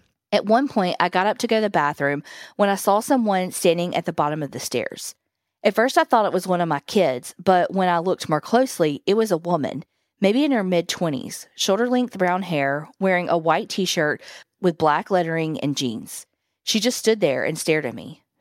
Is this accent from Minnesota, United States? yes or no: yes; Minnesota, United States; moved away as an adult; now in Switzerland; I grew up in Minnesota, but I have been living in Switzerland, which is my adopted home for 35 years.